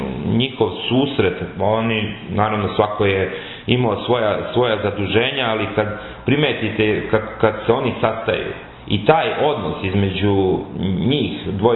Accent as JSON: {"language": "Serbian", "town": "Kraljevo", "region": "Raška District", "country": "Serbia", "tie": "born or raised there", "lives_now": "Belgrade, Serbia", "said": "ja sam dakle rodom iz Kraljeva, živim ovde u Beogradu četvrt vek"}